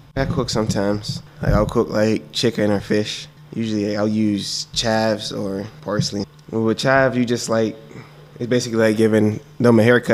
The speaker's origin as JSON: {"language": "English", "town": "Pittsburgh", "region": "Pennsylvania", "country": "United States", "tie": "born or raised there", "said": "With my time, I grew up in Pittsburgh."}